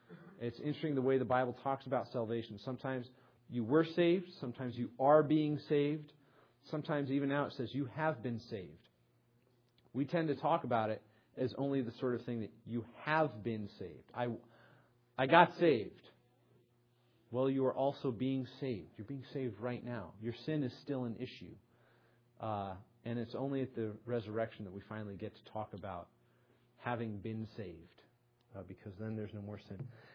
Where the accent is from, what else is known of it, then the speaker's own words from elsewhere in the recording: New England, United States; Of course, I grew up in New England where the frontier used to be New York.